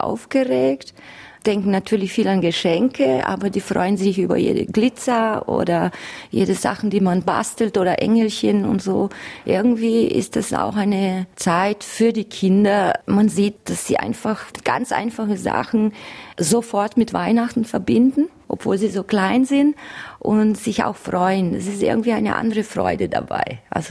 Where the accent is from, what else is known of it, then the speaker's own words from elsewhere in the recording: Brazil; now in Germany; Aus Brasilien.